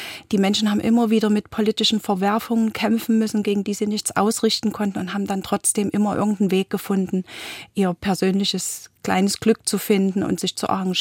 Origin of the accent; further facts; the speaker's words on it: Leipzig, Saxony, Germany; Vor allen Dingen, ich bin ja aus Leipzig und war bei den Montagsdemos in Leipzig dabei.